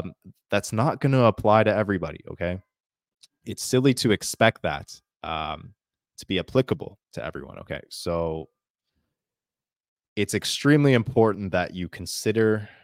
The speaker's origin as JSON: {"language": "English", "country": "Canada", "tie": "born or raised there", "accent": "Canadian", "first_language": "English", "said": "Yes, English is my first language. My accent is mostly Canadian because I was born and raised in the country of Canada. So that's the dialect of English that I speak."}